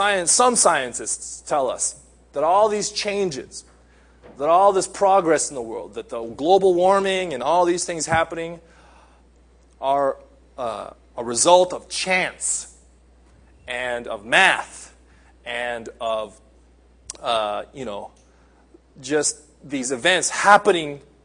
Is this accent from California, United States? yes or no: yes; California, United States; now in Japan; I come from Southern California. It's one season throughout the whole year.